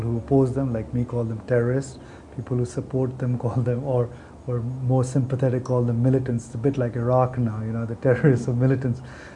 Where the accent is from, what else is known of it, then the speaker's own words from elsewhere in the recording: Punjab, India; Well, I mean, I grew up in Punjab, which is a region in India